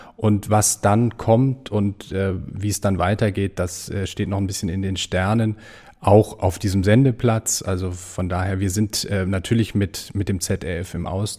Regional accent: Hamburg, Germany; born there; now in Wiesbaden, Germany; ich bin gebürtiger Hamburger

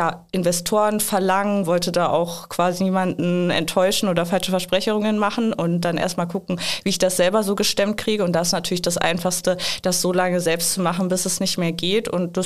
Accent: Thuringia, Germany; ich bin in Thüringen auf dem Bauernhof aufgewachsen

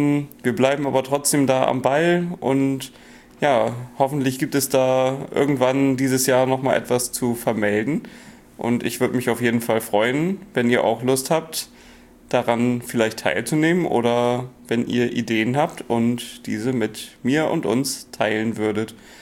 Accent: Brinkum, Lower Saxony, Germany; ich bin 28 Jahre alt, ich komme aus Brinkum, das ist in der Nähe von Bremen

